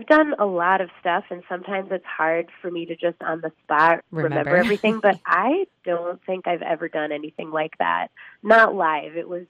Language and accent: English; Minnesota, United States; Like anytime I go up north, my accent definitely slips out more. So I mean, there is that. It's just, you know, that Iron Range blood runs deep. I don't know, that small town Minnesota nice thing that actually exists up on the Iron Range.